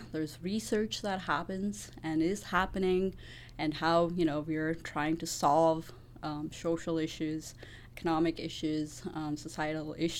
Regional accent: India; moved away as an adult; also born or lived in Saskatoon, Canada; So they decided to move back to India. So I grew up in India, and then I came back because India doesn't have a dual citizenship program.

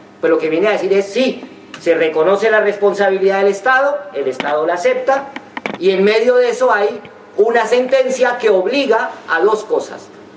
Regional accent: Colombia; o en mi caso, en mi país, en Colombia

